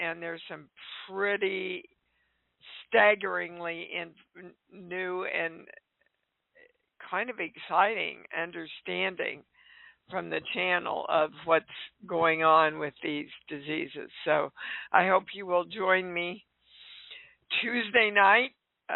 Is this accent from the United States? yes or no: yes; Kansas, United States; I grew up in Kansas, as most of you know